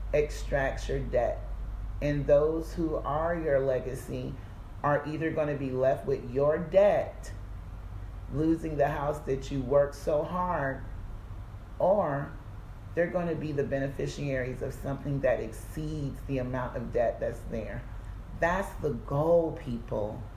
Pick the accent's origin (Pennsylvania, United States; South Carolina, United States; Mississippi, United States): South Carolina, United States; I'm from South Carolina, so there are field trips all the time. Yes, that was triggering and traumatizing growing up.